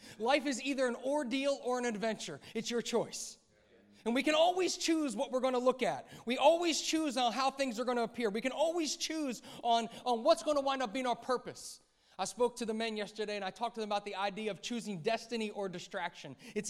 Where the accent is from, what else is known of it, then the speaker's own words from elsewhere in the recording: Philadelphia, Pennsylvania, United States; Now, I'm American, so you should talk to me. I know you think that all Americans are rude and arrogant, and that's okay. I'm good with that because I'm from the city of brotherly love, home to the 2017 Super Bowl champion Philadelphia Eagles.